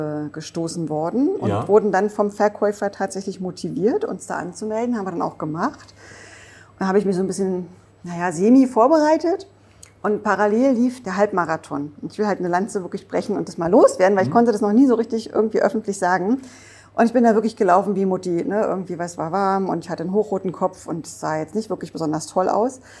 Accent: Grünau, Germany; wir hatten noch einen Geflügel-Eierladen bei uns da in Grünau, wo ich aufgewachsen bin.

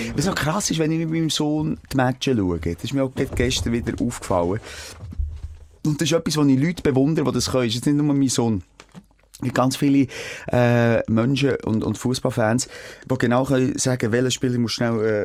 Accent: Switzerland; als Schweizer Nazi-Fans

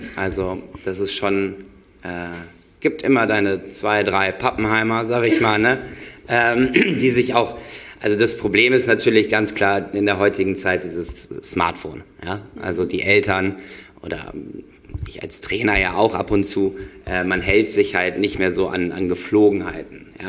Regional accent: Düsseldorf, North Rhine-Westphalia, Germany; ich bin ja aus Düsseldorf und deswegen Fortuna-Fan

